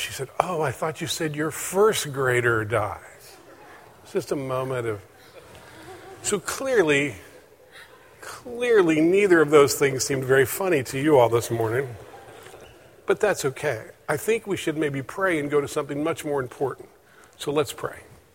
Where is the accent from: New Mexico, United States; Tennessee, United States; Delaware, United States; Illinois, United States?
Tennessee, United States; accent: East Tennessee; Now, my wife and I come from East Tennessee. We have a little bit of an East Tennessee accent still